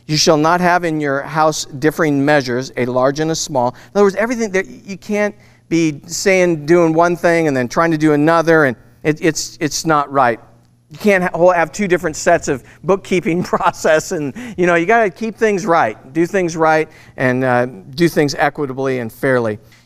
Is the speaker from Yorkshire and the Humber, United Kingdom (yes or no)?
no; Scotland, United Kingdom; I'm Scottish. I get it.